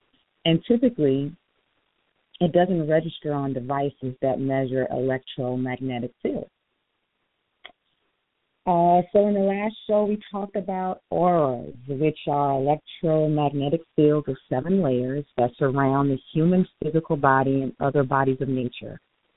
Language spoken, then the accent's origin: English; United States; Growing up in the States, I'm accustomed to the concept that there are 7 major chakras which are located along the spine.